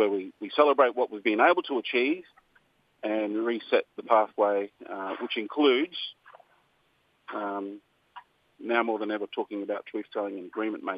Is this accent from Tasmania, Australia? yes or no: no; Queensland, Australia; now in Cairns, Australia; I'm from Erib, proud Erib man, of the Mayram tribe. As you say, based in Cairns